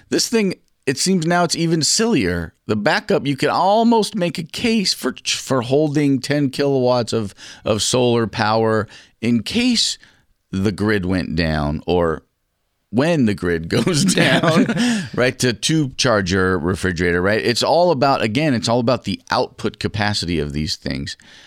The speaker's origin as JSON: {"language": "English", "country": "United States", "said": "Wait, hold on. I'm from America. Is that far? Because we don't do metric here?"}